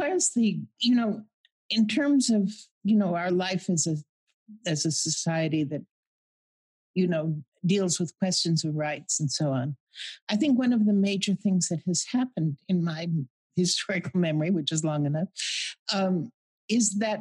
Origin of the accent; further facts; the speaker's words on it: Mountain West, United States; You know, I grew up in the Mountain West and I virtually never saw a gun.